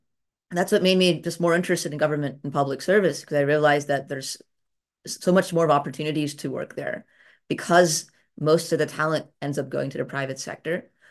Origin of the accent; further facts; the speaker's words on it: Johns Creek, Georgia, United States; I'm from Johns Creek, Georgia, which is where I was born and raised.